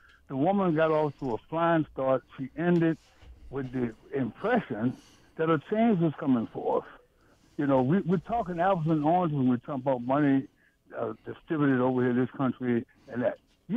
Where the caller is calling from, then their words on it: Oxon Hill, Maryland, United States; I'm calling from Oxon Hill.